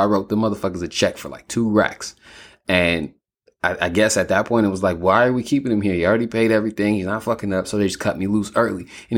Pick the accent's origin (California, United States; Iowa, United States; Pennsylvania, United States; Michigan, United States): California, United States; moved away; And y'all know I'm from California, but because we moved